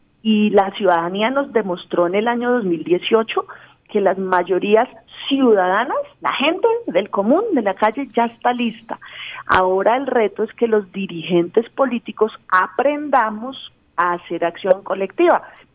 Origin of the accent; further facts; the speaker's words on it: Bogotá, Colombia; Pero yo soy una cachaca encargada del interior.